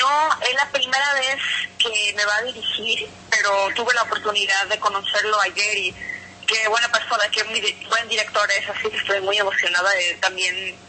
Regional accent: Mexico; como yo soy de México originalmente

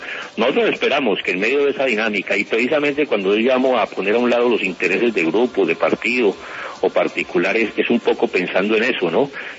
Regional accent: Colombia; Si somos colombianos que queremos a Colombia y queremos nuestra patria

